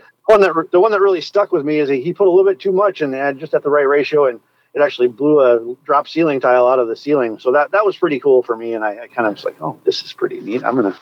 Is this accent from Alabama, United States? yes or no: no; Virginia, Minnesota, United States; I grew up on the Iron Range of Minnesota. The town where I went to high school was Virginia, Minnesota. So basically right smack dab in the middle of the Iron Range.